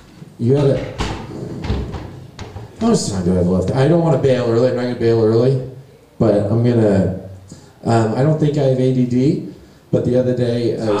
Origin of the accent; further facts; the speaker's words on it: San Diego, California, United States; A favorite memory of mine growing up in San Diego is my dad giving me the sex talk